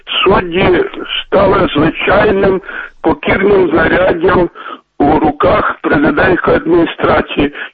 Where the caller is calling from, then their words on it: Ivano-Frankivsk, Ivano-Frankivsk Oblast, Ukraine; складає Івано-Франківська.